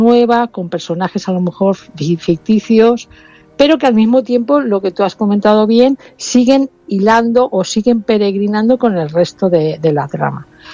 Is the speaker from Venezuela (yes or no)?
no; Alicante, Valencian Community, Spain; como soy de Alicante, me fui con ella a Santa Faz.